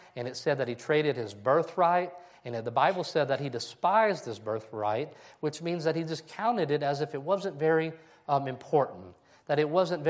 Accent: Kentucky, United States; it started in my hometown of Kentucky

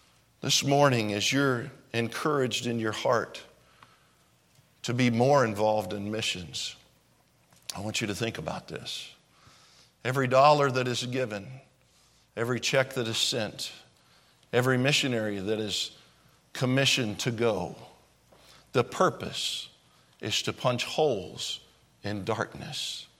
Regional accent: Clarksville, Tennessee, United States; I was in Clarksville, Tennessee. That's my hometown.

